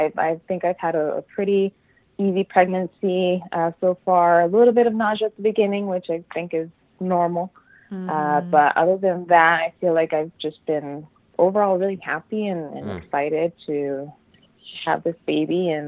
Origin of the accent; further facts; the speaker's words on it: Los Angeles, California, United States; born there; And I basically grew up here. I was born in Los Angeles, but I moved here when I was four.